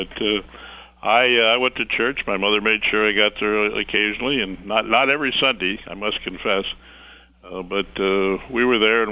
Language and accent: English; Kankakee, Illinois, United States; I grew up in the Methodist Church, the First Methodist, Asbury Methodist Church here in Kankakee, and took my communion there many years ago, and still attend.